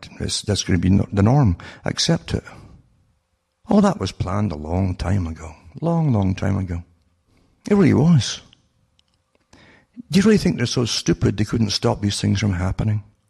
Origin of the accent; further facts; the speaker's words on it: United Kingdom; I knew it in Britain, growing up in Britain.